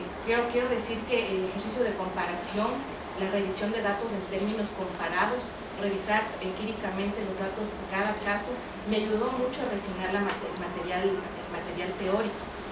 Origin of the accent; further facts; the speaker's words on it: Ecuador; porque yo soy ecuatoriana